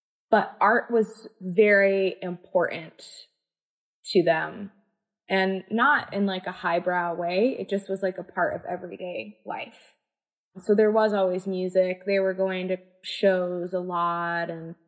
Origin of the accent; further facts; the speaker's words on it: Falmouth, Massachusetts, United States; also born or lived in Mashpee; I grew up in Falmouth and in Mashpee, which are right next to each other.